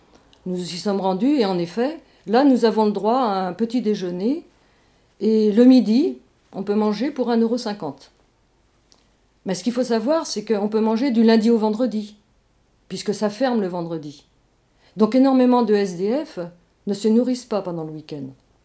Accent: Brittany, France; moved away; Mais comme nous sommes natifs de la Bretagne, nous sommes donc revenus dans notre région.

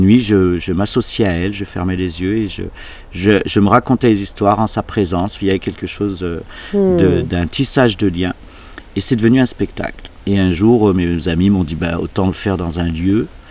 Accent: Saint-Étienne, Auvergne-Rhône-Alpes, France; Jusqu'à mes 18 ans, j'étais stéphanois. C'est le lieu d'immigration de nos parents. Il y a une culture ouvrière, populaire, qui s'était mise en place, donc très très forte, forte identité locale. Et quand je suis arrivé à Paris, je suis devenu algérien

